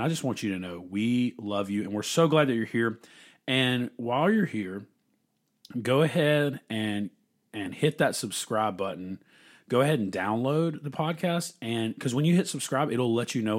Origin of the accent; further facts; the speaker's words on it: Scotland, United Kingdom; I'm Scottish